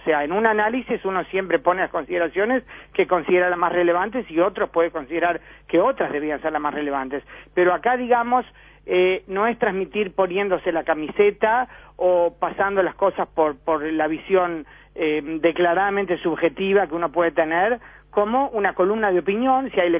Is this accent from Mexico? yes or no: no; Uruguay; dado que yo soy no solo uruguaya, sino también ciudadana israelí